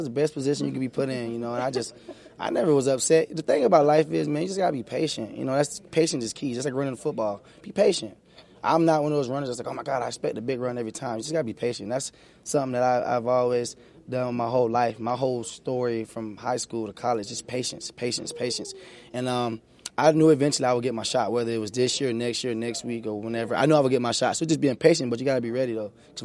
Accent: Sanford, Florida, United States; We're from Sanford, Florida.

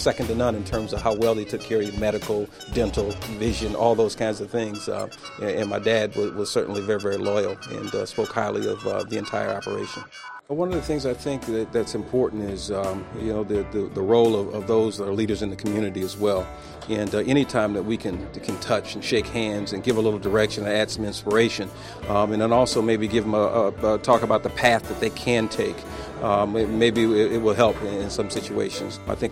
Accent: Midwest, United States; Number one, I'm from the Midwest. I'm a heartland guy.

